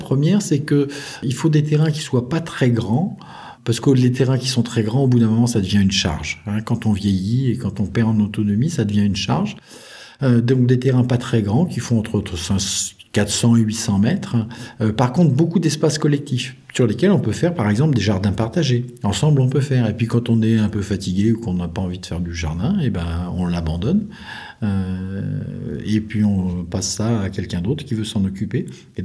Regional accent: Paris, Île-de-France, France; now in La Capelle-Cabanac, France; Moi, ça fait 20 ans que j'habite à La Capelle Cabanac. Je suis pas capellois d'origine, je suis parisien d'origine.

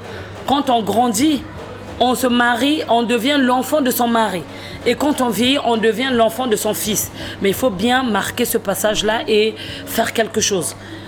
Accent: Republic of the Congo; parce que je suis du Congo-Brazzaville

